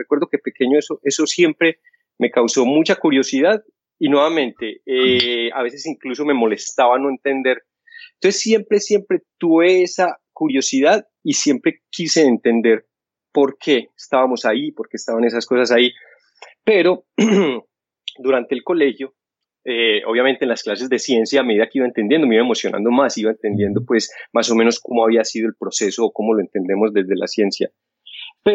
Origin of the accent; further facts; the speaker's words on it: Andes, Antioquia, Colombia; also born or lived in Medellín; Entonces yo soy oficialmente de Medellín, pero yo soy andino. Yo crecí, hice el bachillerato en Andes con mucho orgullo.